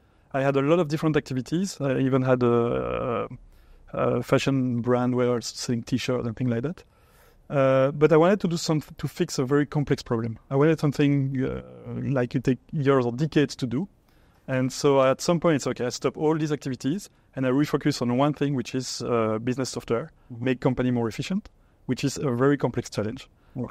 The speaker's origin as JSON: {"language": "English", "region": "Wallonia", "country": "Belgium", "tie": "born or raised there", "first_language": "French", "second_language": "English", "said": "In Belgium. So it's a small country, Belgium. In the French part of Belgium."}